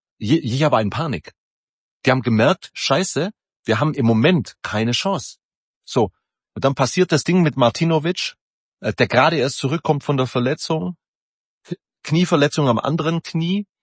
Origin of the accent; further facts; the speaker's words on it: Baden-Württemberg, Germany; dass ich sprachbehindert in die Welt geschickt worden bin als Schwabe.